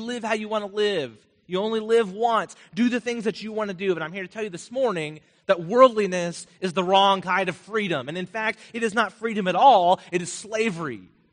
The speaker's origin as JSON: {"language": "English", "region": "Vermont", "country": "United States", "tie": "born or raised there", "said": "I'm from Vermont. I lived there at least most of my life growing up."}